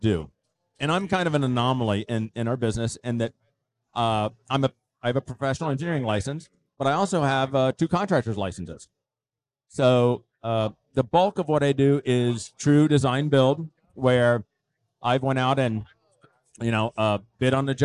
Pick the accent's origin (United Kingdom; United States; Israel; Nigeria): United States; Columbus, Ohio; Well, I was born in Columbus. I'm still in Columbus.